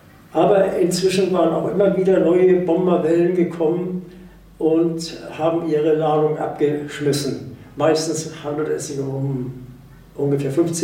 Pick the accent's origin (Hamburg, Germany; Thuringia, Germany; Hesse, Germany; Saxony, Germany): Hamburg, Germany; born there; Ich bin geborener Hamburger, habe zuerst in St. Georg gewohnt, dann in Aibig und später in Hammerburg, wo wir dann auch ausgebombt wurden.